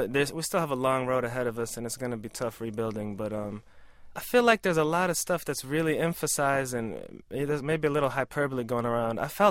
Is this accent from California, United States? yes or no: no; Kentucky, United States; You know, I grew up in Kentucky around a Libyan exile community, so it was an interesting fusion of sorts.